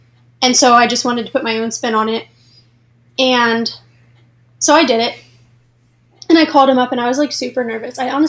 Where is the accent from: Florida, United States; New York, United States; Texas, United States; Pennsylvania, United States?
Pennsylvania, United States; Erie; Like, I'm from Erie, Pennsylvania. Nobody gets out of here.